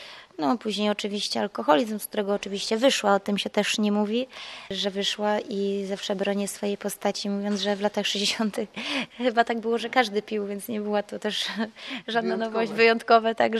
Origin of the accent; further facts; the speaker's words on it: Bielsko-Biała, Silesian Voivodeship, Poland; ze względu na to, że pochodzę z Bielska-Białej